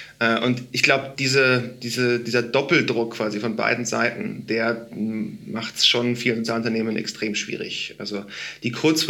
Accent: Kiel, Schleswig-Holstein, Germany; now in Vienna, Austria; Ich komme aus Kiel, genau, richtig. Ja, lebe aber seit jetzt Kieler inzwischen Wochen. 13 Jahren in Wien.

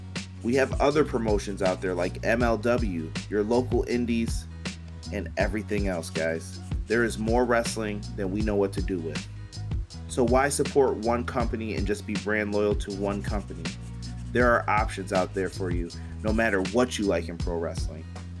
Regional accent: Northeast, United States; Growing up in the Northeast, everybody was a fan of the WWF.

